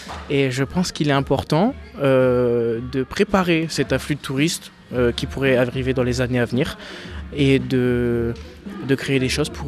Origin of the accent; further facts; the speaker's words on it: Lens, Hauts-de-France, France; Alors moi oui, j'habite dans le bassin minier depuis que je suis né finalement, je suis né à Lens. J'habite non loin de Lens, à une dizaine de kilomètres, et j'ai 20 ans actuellement, bientôt 21 ans